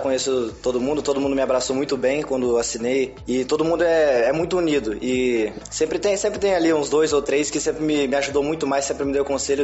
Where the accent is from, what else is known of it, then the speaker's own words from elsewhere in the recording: Caieiras Velhas, Espírito Santo, Brazil; Onde tudo começou foi em Caieiras Velhas, né, onde é a minha aldeia.